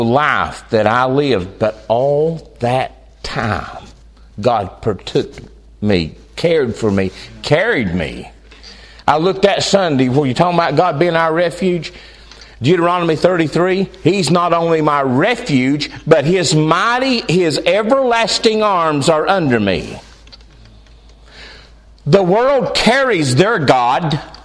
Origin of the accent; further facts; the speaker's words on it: North Carolina, United States; moved away as an adult; now in West Virginia, United States; I'm from North Carolina, and you can probably tell. Some people say I have an accent. I don't know. Lived there 50-something, my whole life.